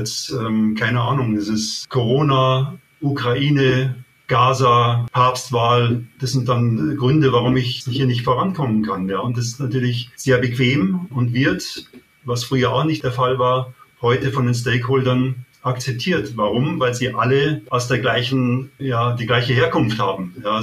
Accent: Munich, Bavaria, Germany; ich bin ein Münchner.

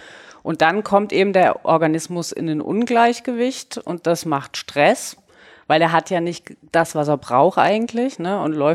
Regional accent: Southern Germany, Germany; ich komme ja aus dem Süden Deutschlands.

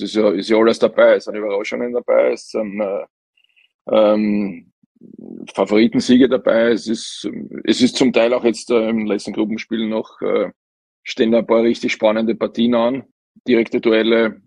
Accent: Austria

